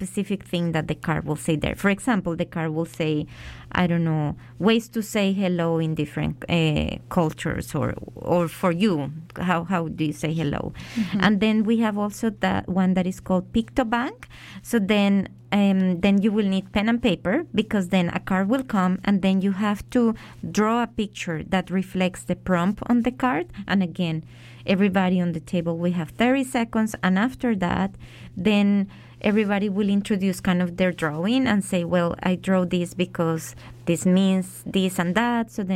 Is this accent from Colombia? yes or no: yes; Colombia; English is a second language; so I grew up in Colombia, and I think that it was complicated, I will say.